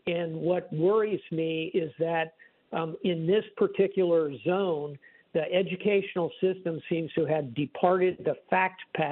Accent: United States; and I'm not Jewish American, I'm Greek American.

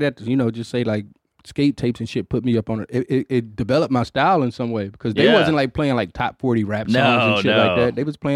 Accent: Detroit, Michigan, United States; growing up in Detroit, you only got like 3 months where you could skate.

